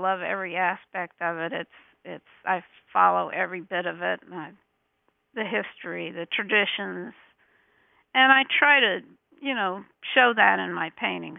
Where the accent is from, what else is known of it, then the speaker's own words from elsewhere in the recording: New Jersey, United States; born there; also born or lived in Wilmington, Delaware / Louisville, Kentucky / Chicago; I was born in New Jersey. We moved to Wilmington, Delaware, then Louisville, Kentucky, and then I went to the Art Institute of Chicago